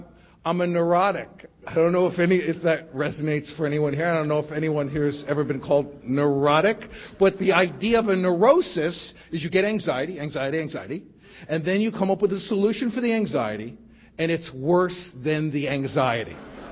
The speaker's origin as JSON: {"language": "English", "town": "Bronx", "region": "New York", "country": "United States", "tie": "born or raised there", "said": "I grew up in the Bronx to a completely insane family."}